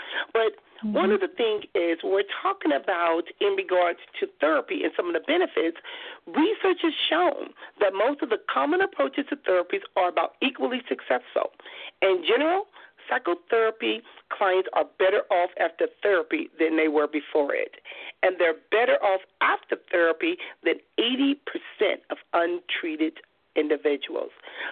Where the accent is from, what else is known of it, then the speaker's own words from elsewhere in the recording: Compton, California, United States; You know, like I said, growing up in Compton, we didn't know that these things even existed